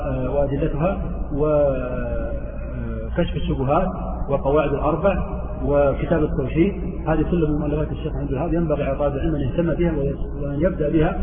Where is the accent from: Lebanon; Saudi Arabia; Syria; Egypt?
Saudi Arabia; عندنا في الحجاز او في نجد او في الجزيره العربيه